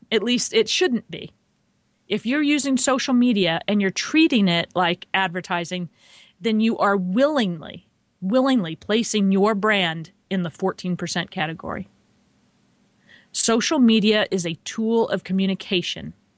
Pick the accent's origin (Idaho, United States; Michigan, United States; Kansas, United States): Kansas, United States; And I was growing up in Kansas. The Wizard of Oz was a really big deal there.